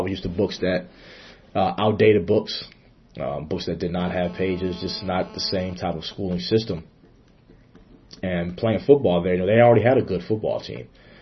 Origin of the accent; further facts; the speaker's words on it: Chester, Pennsylvania, United States; Growing up in Chester, Pennsylvania, Southwest Philadelphia